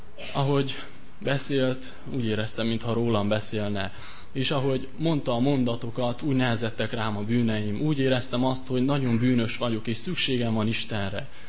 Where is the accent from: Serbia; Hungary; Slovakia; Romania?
Romania; Szilágybagos, Sălaj; Szilágy Bagosról jöttem